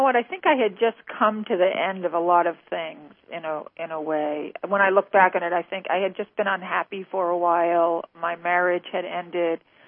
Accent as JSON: {"language": "English", "region": "New England", "country": "United States", "tie": "born or raised there", "said": "I grew up in New England. I spent most of my life in New England, and New England is a beautiful part of the country."}